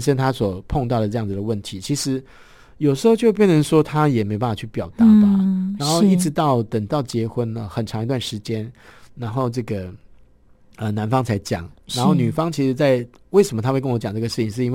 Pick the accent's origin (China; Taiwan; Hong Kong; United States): Taiwan; 他是中间一位是我们台湾人啊